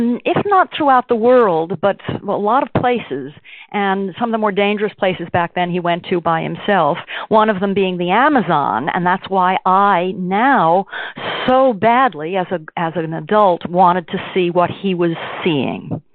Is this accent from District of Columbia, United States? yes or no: yes; Washington, District of Columbia, United States; also born or lived in New York City; Okay, I was born in New York City, but raised up in Washington, D.C.